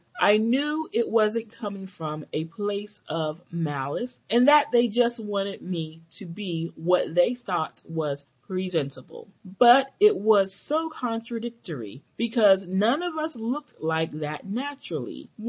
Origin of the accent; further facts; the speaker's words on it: New York City, New York, United States; also born or lived in Miami, Florida / Dominican Republic; I was born in Miami, but literally 3 weeks later, we went right back to the Dominican Republic. When I was three, we relocated to Washington Heights in New York City, and all my formative years were spent there.